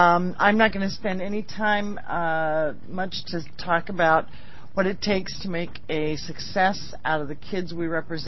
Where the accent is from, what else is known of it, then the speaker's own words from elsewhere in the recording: Portland, Oregon, United States; I grew up in Northeast Portland, and I make a pretty good living at the Union, thanks